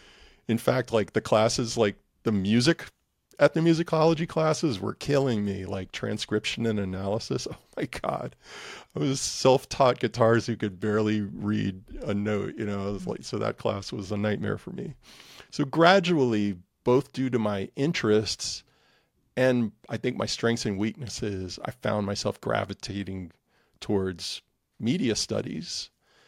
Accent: New Orleans, Louisiana, United States; I would say I was blessed to be born and raised in New Orleans, which is a very, very sound-rich, you know, culture.

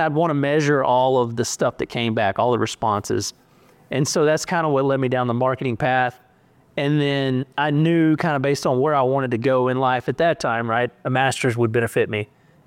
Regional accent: Hideaway, Texas, United States; But yeah, grew up out of Hideaway, went to school, graduated from Lindale

